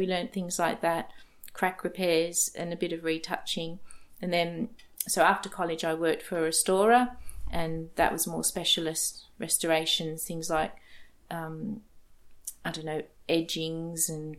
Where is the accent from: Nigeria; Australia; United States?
Australia; Melbourne, Victoria; moved away as an adult; from my hometown of Melbourne